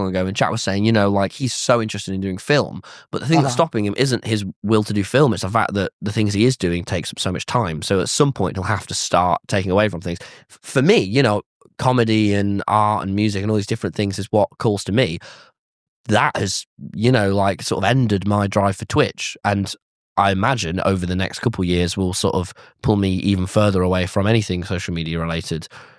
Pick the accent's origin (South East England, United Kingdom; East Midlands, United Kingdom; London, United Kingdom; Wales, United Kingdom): East Midlands, United Kingdom; Nottingham; And like, for me, Nottingham is like my hometown.